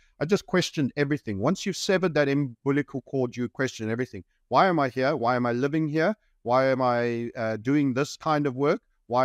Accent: South Africa; born there; I was born here in Southern Africa, and I loved it. And of course, I was born during the apartheid era.

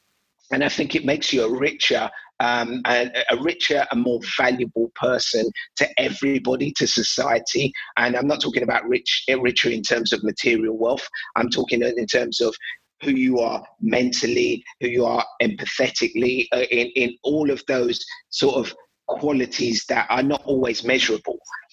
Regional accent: London, United Kingdom; the first time I left East London was when I was, I think, 18 or 19. Up until 18, 19, I hadn't got on a plane. My parents brought me over from Nigeria

